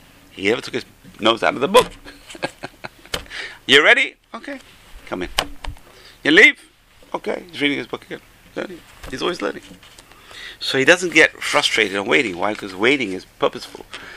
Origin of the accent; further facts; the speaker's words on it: England, United Kingdom; when I was a kid growing up in England you have to have patience.